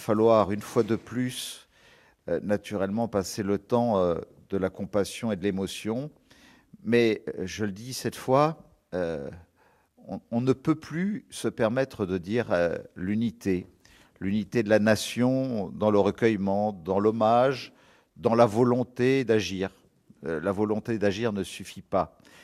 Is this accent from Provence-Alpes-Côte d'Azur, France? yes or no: yes; Nice, Provence-Alpes-Côte d'Azur, France; born or raised there